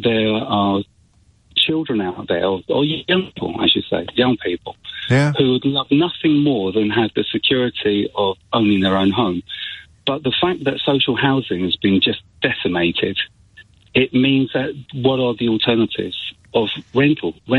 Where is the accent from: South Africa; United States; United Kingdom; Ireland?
United Kingdom; Tottenham, London; I grew up in Tottenham on a council estate, and nobody had an aspiration to buy a property.